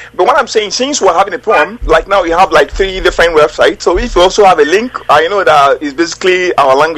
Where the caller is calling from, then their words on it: London, United Kingdom; I'm calling from London.